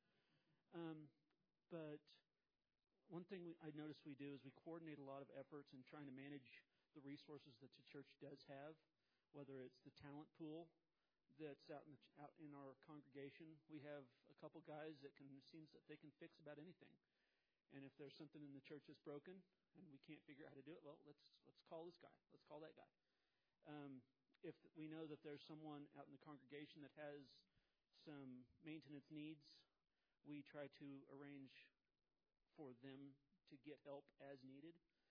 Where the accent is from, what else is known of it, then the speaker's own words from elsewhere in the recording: Topeka, Kansas, United States; I'm from Topeka.